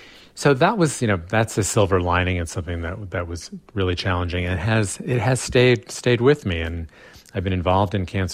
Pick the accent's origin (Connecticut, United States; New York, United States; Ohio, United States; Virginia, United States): New York, United States; New York City; And I grew up in New York City. I'm like very well practiced in that art.